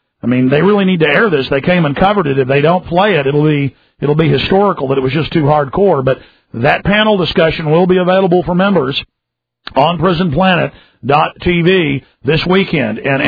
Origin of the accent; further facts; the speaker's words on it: Texas, United States; Growing up in Texas, I saw a lot of the big 18-wheelers